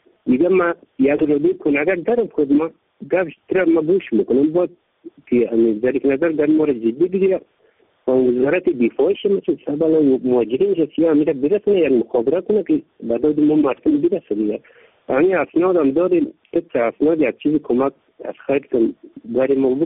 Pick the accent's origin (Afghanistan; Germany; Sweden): Afghanistan; Baghlan; also born or lived in Pakistan / Iran; این مهاجرین بغلان مرکزی 4000 خانه از پاکستان و از ایران آمدیم،